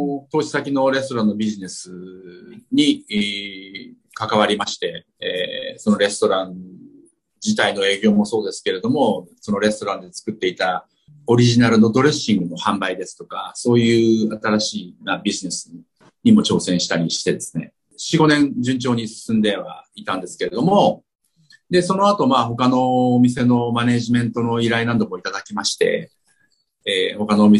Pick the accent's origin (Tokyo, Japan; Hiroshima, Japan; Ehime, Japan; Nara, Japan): Tokyo, Japan; 自分も東京で生まれて、その、すごく狭いエリアの中で生活をずっとしてきましたので、